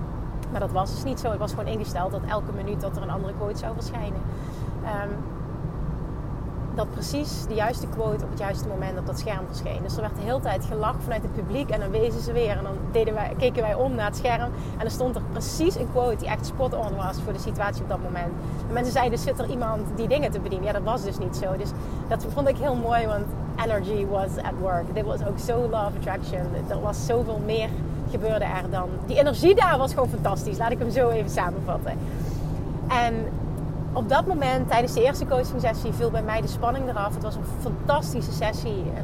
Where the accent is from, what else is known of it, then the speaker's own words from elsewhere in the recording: Limburg, Netherlands; Ik kom uit Limburg. Per definitie willen mensen al niet naar mij luisteren. Want ja, ik heb een accent.